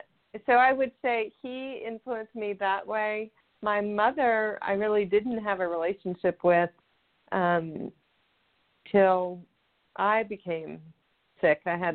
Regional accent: Houston, Texas, United States; So I grew up in Houston, Texas, in the United States. I'm the youngest of five girls, and we were born all within 8 years, so we're very close in age.

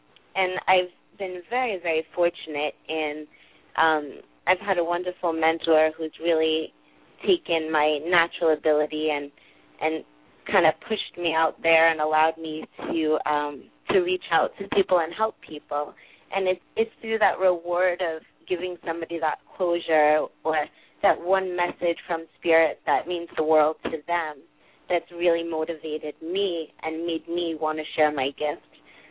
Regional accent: New York City, New York, United States; now in Staten Island, United States; I was actually born and raised in Brooklyn, so I do have a little bit of an accent.

